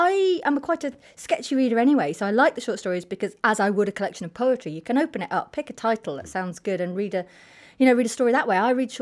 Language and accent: English; North West England, United Kingdom; I'm a kid from the Lake District and civilization has come to most of Britain, and that's fine. There was a sense when I was growing up that it didn't take much for things to become not uncivilized